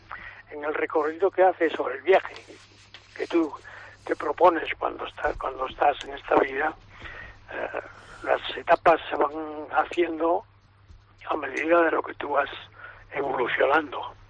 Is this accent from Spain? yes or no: yes; Comillas, Cantabria, Spain; poder llegar a mi pueblo, o sea, a llegar a Comillas, ¿no? Y decir, oye, yo he salido de aquí y vuelvo aquí.